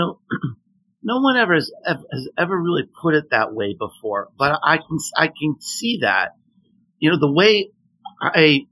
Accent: Pittsburgh, Pennsylvania, United States; I live in Tennessee now, but I grew up in Pittsburgh, but never had a chance to go over there before.

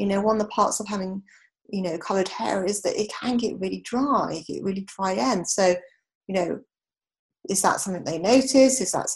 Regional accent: United Kingdom; obviously I'm British, you can tell from the accent

